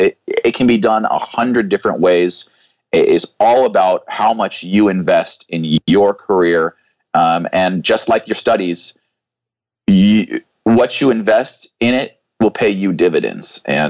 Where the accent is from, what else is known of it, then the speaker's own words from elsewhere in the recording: Boise, Idaho, United States; I was raised in Boise, Idaho, which certainly isn't the mecca of distance running.